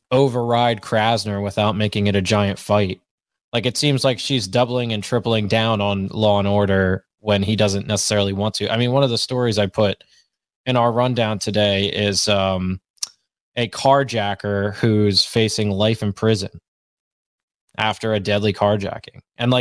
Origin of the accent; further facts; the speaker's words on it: Pennsylvania, United States; So yeah, Sid, I grew up in Bucks County. I wanted a break.